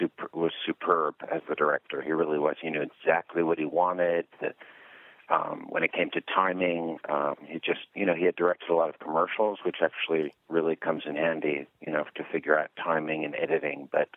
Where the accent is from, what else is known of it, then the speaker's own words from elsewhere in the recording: New York, United States; Because that's what I grew up with. I was in New York, but my father would come home and he'd say